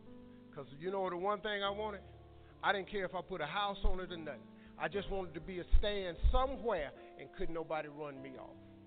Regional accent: Cleveland, Ohio, United States; I'm from Cleveland. I do things. I don't want no trouble.

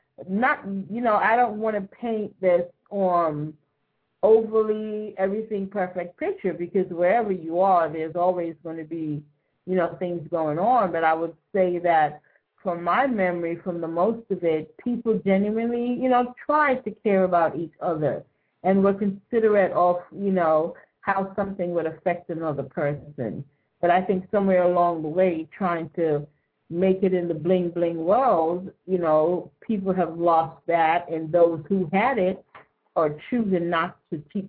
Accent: Kingston, Jamaica; I grew up in Kingston, and I remember the early part, as far back as I can remember

